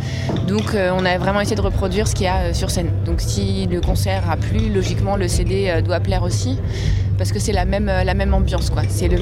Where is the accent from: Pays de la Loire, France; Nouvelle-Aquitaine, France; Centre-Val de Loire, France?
Nouvelle-Aquitaine, France; Bordeaux; Parce qu'à la base, je suis de Bordeaux.